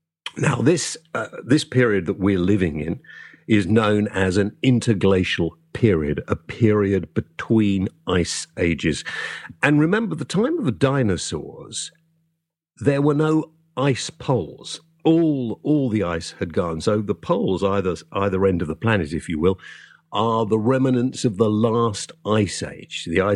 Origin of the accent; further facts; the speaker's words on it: Wales, United Kingdom; as a Welshman myself, but from the proper part of Wales in the south